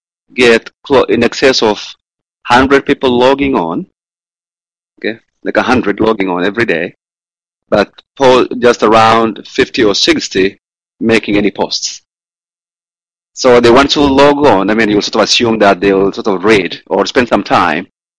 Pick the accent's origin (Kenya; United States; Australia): Kenya; I come from Kenya.